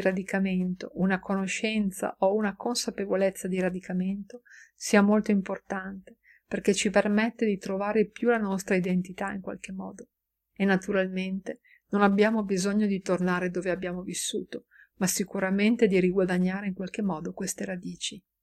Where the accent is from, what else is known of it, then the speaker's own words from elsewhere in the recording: Lisbon, Portugal; Italian is a second language; E sentivo davvero la mancanza della mia città natale. Non volevo in realtà tornare a Lisbona.